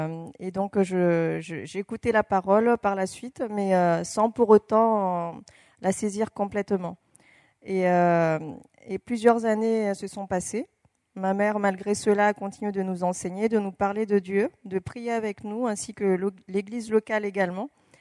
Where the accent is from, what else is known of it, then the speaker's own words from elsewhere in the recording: Mayotte; also born or lived in Madagascar; Je suis originaire de Mayotte et Madagascar.